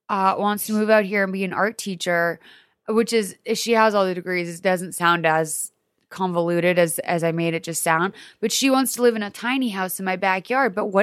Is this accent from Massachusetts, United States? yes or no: yes; Lexington, Massachusetts, United States; I grew up in Lexington, Mass, a historical city.